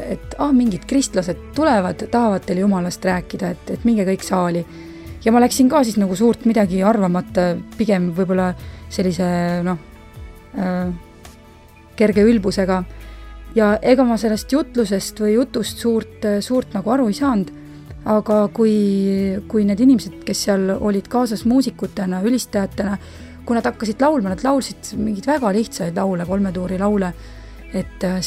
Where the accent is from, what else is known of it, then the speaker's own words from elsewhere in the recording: Viljandi, Viljandi County, Estonia; moved away as an adult; now in Tartu, Estonia; Ma olen pärit Viljandist ja seal ma elasin kuni selle ajani, kui ma lõpetasin keskkooli, siis sellest ajast alates ma olen olnud Tartus.